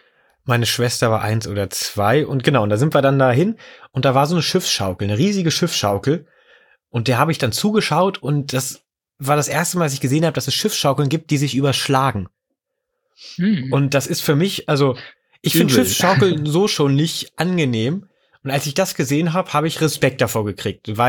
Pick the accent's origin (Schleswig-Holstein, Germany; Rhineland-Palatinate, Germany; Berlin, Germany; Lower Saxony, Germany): Lower Saxony, Germany; ich bin in der Nähe von Wolfsburg aufgewachsen